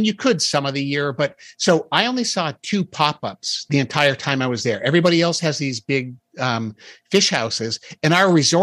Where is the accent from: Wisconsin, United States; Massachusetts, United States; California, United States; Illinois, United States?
Massachusetts, United States; moved away as an adult; now in Ohio, United States; So I hadn't been ice fishing since I moved from Massachusetts to Ohio 25 years ago.